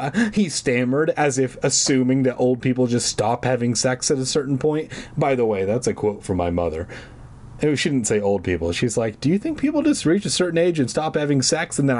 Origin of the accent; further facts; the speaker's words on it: California, United States; accent: Southern California; My accent of saying, oh, rad, being from Southern California, I feel like it's more fun than me trying to do their accent, right?